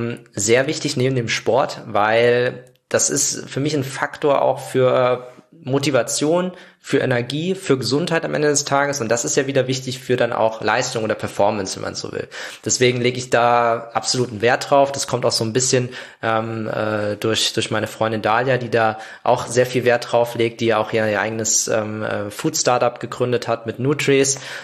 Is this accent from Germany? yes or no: yes; Saarland, Germany; ich komme ja aus dem Saarland